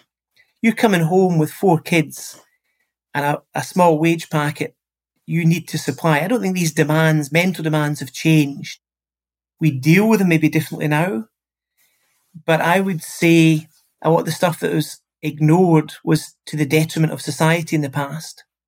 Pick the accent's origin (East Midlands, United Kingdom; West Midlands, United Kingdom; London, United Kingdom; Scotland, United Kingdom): Scotland, United Kingdom; you and I grew up in Scotland, I'm older than you